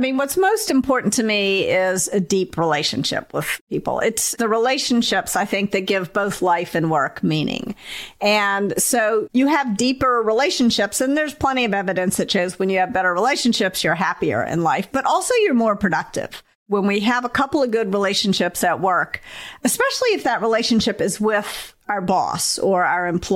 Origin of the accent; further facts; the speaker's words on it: the South, United States; I grew up in the South.